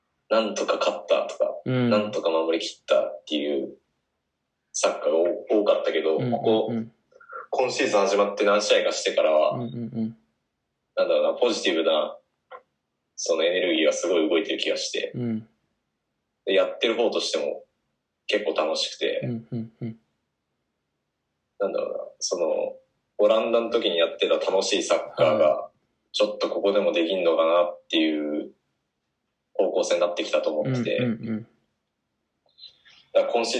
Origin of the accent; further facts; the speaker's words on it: Fuchu, Tokyo, Japan; 東京都府中市で。